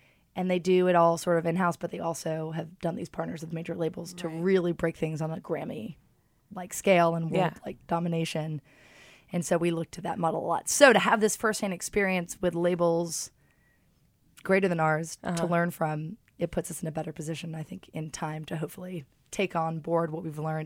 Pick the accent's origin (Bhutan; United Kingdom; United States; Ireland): United Kingdom; London; I'm born and raised in London.